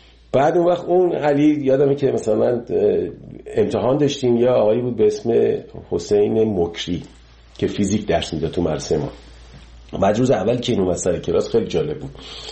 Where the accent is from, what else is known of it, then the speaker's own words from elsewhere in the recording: Iran; moved away; 30 سال 30 خورده سال که از ایران من اومدم بیرون